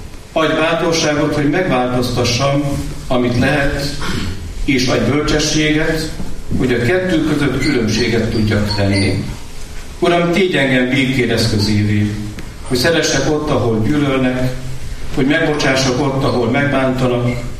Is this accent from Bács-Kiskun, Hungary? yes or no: no; Borsod-Abaúj-Zemplén, Hungary; Magyarországról jöttünk, Magyarországon is egy olyan helyről, ami közel van Szent Erzsébet születési helyéhez, Sárospatakhoz